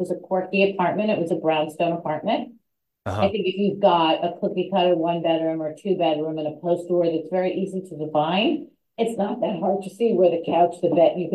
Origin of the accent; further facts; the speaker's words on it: New York, United States; Look, I grew up on Park Avenue. I grew up in a pre-war co-op, right?